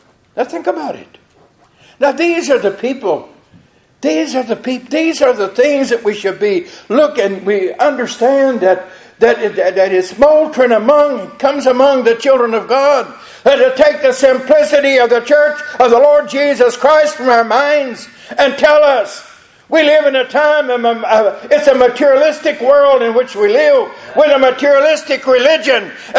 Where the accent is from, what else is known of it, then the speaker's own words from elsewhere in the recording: North Carolina, United States; So I'm that loudmouth from North Carolina.